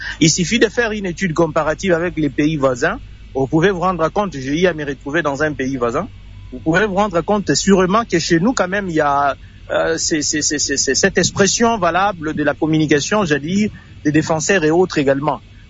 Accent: Tshilenge, Kasaï-Oriental, DR Congo; vous pouvez descendre chez moi à Tshilenge

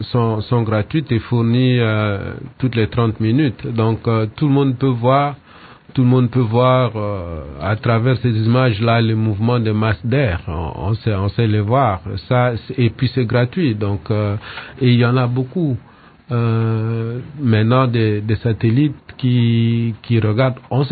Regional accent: DR Congo; chez nous, en RDC

